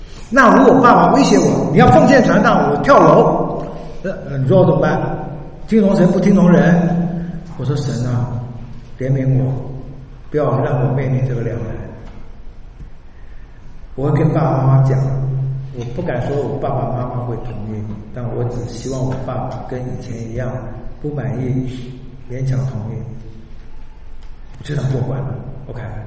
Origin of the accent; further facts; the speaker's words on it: China; 我们中国人说吧，这个他的胳膊比我的大腿还粗